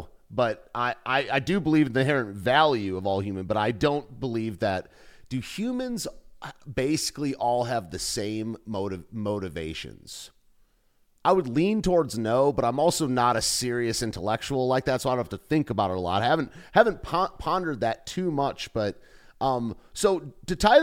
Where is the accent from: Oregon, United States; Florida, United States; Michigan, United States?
Michigan, United States; Detroit; It's funny how you know, growing up in Metro Detroit, there's Jews everywhere.